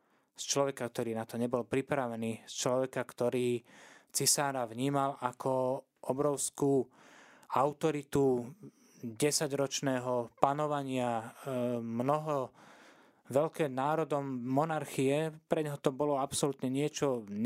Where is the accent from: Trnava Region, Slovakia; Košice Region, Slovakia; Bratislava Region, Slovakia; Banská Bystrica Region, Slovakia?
Trnava Region, Slovakia; Piešťany; pochádzam z Piešťan a tam tá história celého tohto mesta, hoci nie je nejaká veľmi veľká, ale tam tá história dýcha priamo na každom kroku